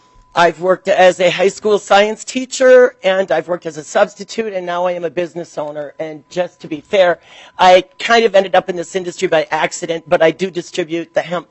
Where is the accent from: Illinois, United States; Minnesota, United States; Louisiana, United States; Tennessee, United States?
Minnesota, United States; now in Maplewood, United States; As I said, I live in Maplewood. I grew up in Matamidi on the shores of White Bear Lake. I graduated from Matamidi High School.